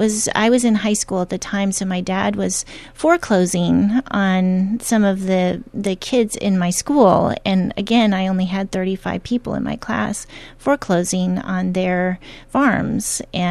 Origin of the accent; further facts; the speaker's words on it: Corsica, South Dakota, United States; Huron, South Dakota. Huron, South Dakota. And I think I moved the day they took me out of the hospital to Corsica, South Dakota. My dad was a small town agricultural banker growing up.